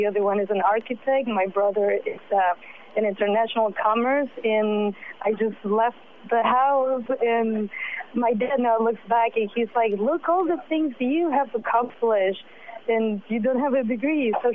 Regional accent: Argentina; now in New York, United States; I am from Argentina, and I immigrated myself by okay. myself in 98 to New York.

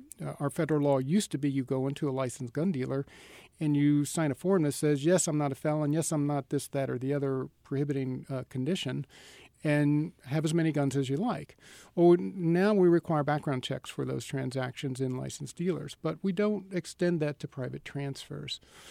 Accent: Kentucky, United States; I grew up in Kentucky. They're strong there.

